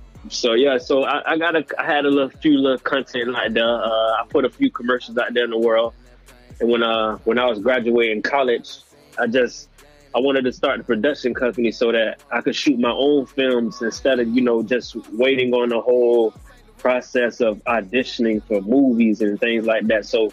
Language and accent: English; Fort Lauderdale, Florida, United States; I grew up in Lauderdale, you feel me? 954 Broward County, all that good shit.